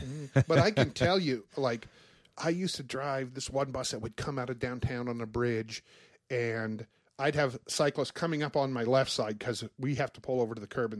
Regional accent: Portland, Oregon, United States; because I grew up in North Portland, and I had my first bike.

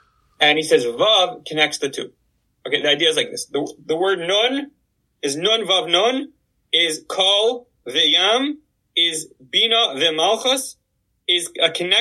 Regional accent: Canada; I'm ashamed to say I'm Canadian

